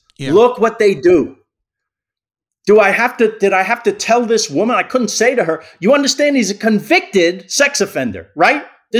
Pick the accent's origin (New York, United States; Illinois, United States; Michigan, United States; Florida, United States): New York, United States; Queens; We don't know each other except we're both from Queens.